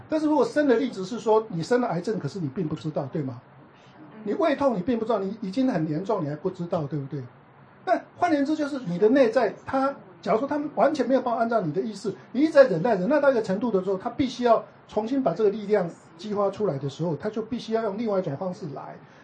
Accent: China; now in United States; 所以你看，我们中国人，我记得刚来美国的时候，我的英文老师就问我说：“哎，你们中国人为什么要存钱呢？”

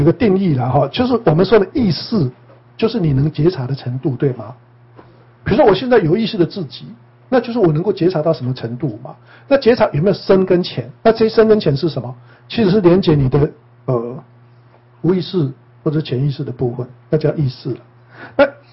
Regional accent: Taiwan; 就是说我们台湾人叫做“几没短几寸”啊

